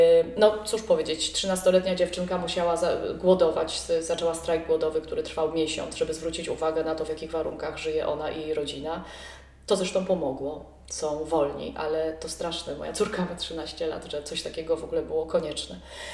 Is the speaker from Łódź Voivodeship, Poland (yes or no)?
no; Kraków, Lesser Poland, Poland; now in Warsaw, Poland; bo ja pochodzę z Krakowa, więc zabrałam ich do moich rodziców